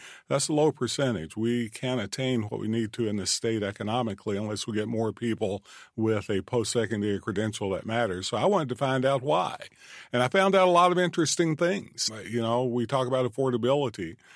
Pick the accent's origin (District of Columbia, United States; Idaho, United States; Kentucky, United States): Kentucky, United States; Manchester; I'm starting off the listening tour in my hometown of Manchester